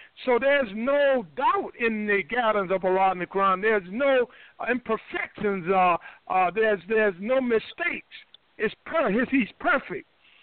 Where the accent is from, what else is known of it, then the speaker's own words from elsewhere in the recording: United States; those of us born here in America, African Americans, I'm talking about in particular, we was raised here in America as slaves